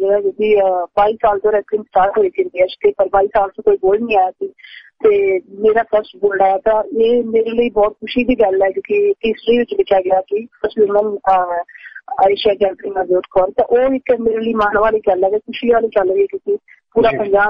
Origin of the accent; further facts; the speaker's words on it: Badnian, Punjab, India; ਮੈਂ ਪਿੰਡ ਬਦਨੀਆਂ, ਜ਼ਿਲ੍ਹਾ ਤਰਨ ਤਾਰਨ, ਅੰਮ੍ਰਿਤਸਰ ਦੇ ਕੋਲ ਹੈ ਤਰਨ ਤਾਰਨ, ਤੇ ਖਾਸ ਕਰ ਪੰਜਾਬੀ ਦਾ ਸਭ ਜਾਣਦੇ ਨੇ ਤਰਨ ਤਾਰਨ ਬਾਰੇ ਤੇ ਇੱਕ ਛੋਟਾ ਜਿਹਾ ਪਿੰਡ ਹੈ ਤੇ ਉਹਦੇ ਵਿੱਚੋਂ ਹੀ ਮੈਂ ਨਿਕਲੀ ਹਾਂ।